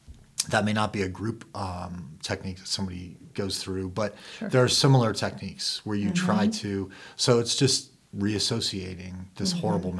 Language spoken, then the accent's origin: English; Denver, Colorado, United States; And I'm from Denver and we stopped at my parents' house